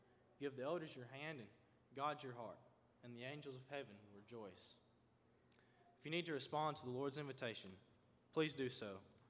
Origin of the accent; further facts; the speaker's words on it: Florence, Alabama, United States; So let me tell you a true story of a man who let his light shine in my hometown of Florence, Alabama.